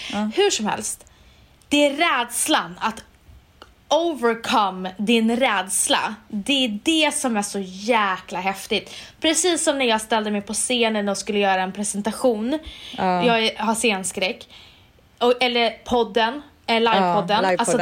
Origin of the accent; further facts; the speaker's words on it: Umeå, Västerbotten County, Sweden; now in Stockholm, Sweden; när jag kom från Umeå, jag umgicks med väldigt så här, många människor som hade bra med pengar. Jag själv hade inte alls mycket pengar. Och jag bodde långt utanför Stockholm.